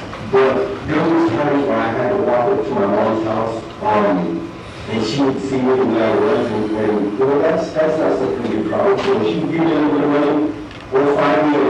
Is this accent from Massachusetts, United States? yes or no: no; Phoenix, Arizona, United States; Even before that, I'm from Phoenix originally